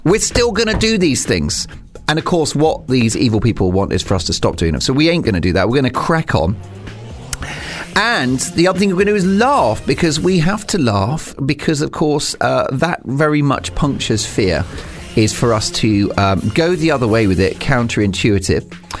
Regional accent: London, United Kingdom; I'm of Irish parentage. … which is a proud Irish name. And growing up in the 70s and 80s, we all, as Londoners

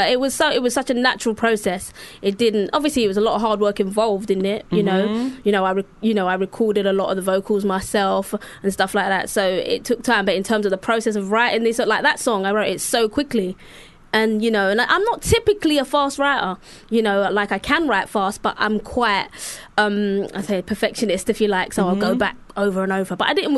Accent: Sierra Leone; she didn't realise I'm really from Sierra Leone.

